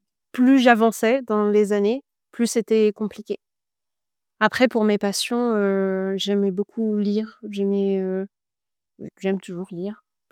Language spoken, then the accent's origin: French; Île-de-France, France; also born or lived in Morocco; now in Dublin, Ireland; j'ai 28 ans. J'ai grandi dans la région parisienne. Je suis née au Maroc. Actuellement, je vis à Dublin, en Irlande